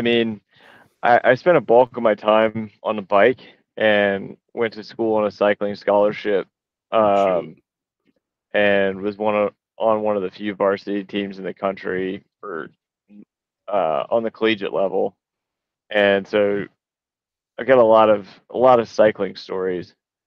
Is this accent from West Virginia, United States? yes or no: yes; Huntington, West Virginia, United States; also born or lived in Atlanta; Yeah, so I was born in the 90s in Atlanta, Georgia, and then moved from there to Huntington, West Virginia, and then grew up there more or less until I was 18